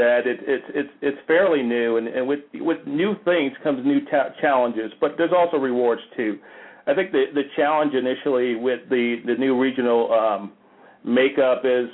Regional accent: Paterson, New Jersey, United States; moved away as an adult; now in Atlanta, United States; I'm from Jersey. I grew up in Paterson, New Jersey.

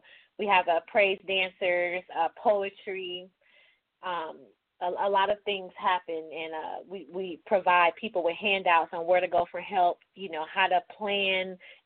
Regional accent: Chicago, Illinois, United States; Well, we're all from Chicago, so and that's where Miss Vicky unfortunately was murdered.

